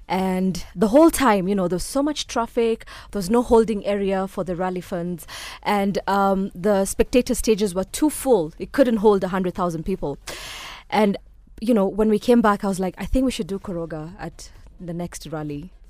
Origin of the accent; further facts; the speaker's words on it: Isiolo, Isiolo County, Kenya; I come from Isiolo. Like, we don't go to school.